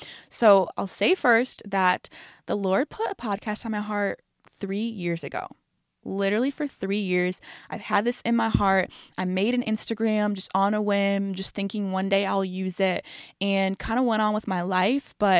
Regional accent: Michigan, United States; I am 25 years old. I am from Michigan, right outside the Detroit area, and I love Jesus.

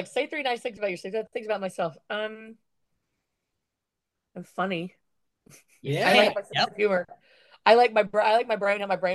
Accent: Missouri, United States; we grew up in Missouri, like, landlocked

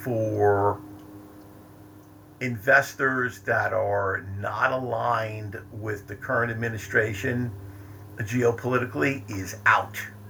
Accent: New Jersey, United States; I grew up in New Jersey. I still live in New Jersey. I'm 68 years old.

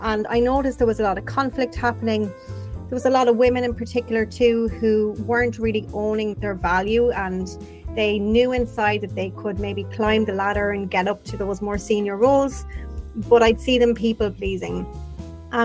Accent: Ireland; I'm from Ireland.

